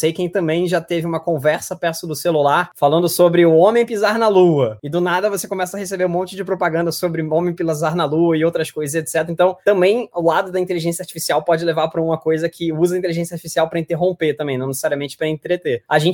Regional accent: Rio de Janeiro, Brazil; now in São Paulo, Brazil; eu tenho 31 anos, sou carioca. Acabei trilhando um pouco minha vida em alguns lugares aqui do país, mas estou há mais ou menos 8 anos aqui em São Paulo.

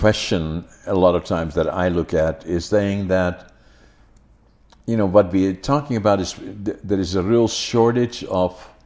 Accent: Netherlands; English is a second language; I grew up in Holland, you know, so it was a different world then.

